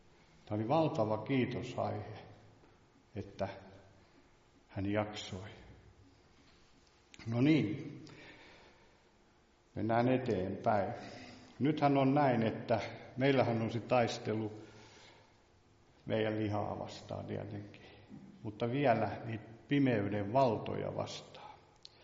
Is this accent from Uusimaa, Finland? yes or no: no; Päijänne Tavastia, Finland; me asuttiin tuossa Merrasjärven suoralla, tai se mun kotipaikka oli siellä, ja me asuttiin Mukkulassa toisella puolella tietä